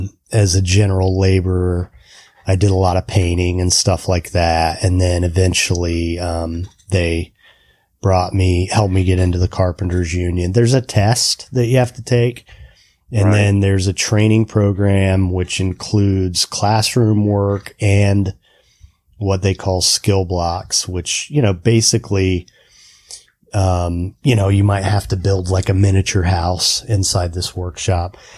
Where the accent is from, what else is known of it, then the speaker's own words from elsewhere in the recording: Kokomo, Indiana, United States; I grew up in Indiana and, you know, in a really blue collar town.